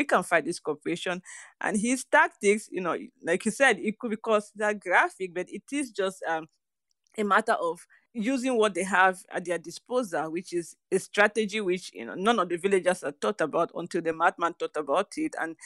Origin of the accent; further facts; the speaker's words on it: Limbe, Southwest Region, Cameroon; I also grew up in a town. My hometown of Limbe had oil, much like this village of Kasawa.